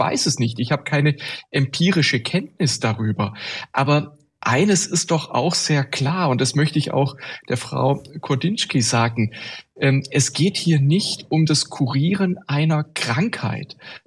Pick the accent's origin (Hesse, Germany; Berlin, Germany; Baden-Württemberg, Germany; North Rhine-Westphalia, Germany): Baden-Württemberg, Germany; Also ich bin auch kein Bayer. Ich komme aus dem südlichen Baden-Württemberg